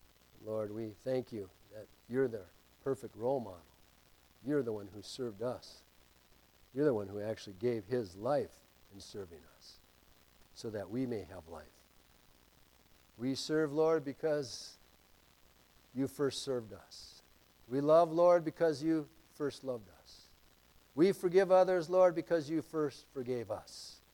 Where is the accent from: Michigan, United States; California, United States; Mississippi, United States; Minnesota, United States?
Minnesota, United States; Brooklyn Center; And I grew up in Brooklyn Center.